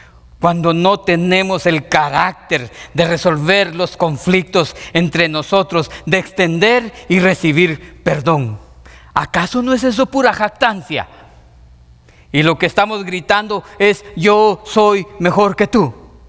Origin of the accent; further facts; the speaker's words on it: Guatemala; como centroamericano, como chapín, como guatemalteco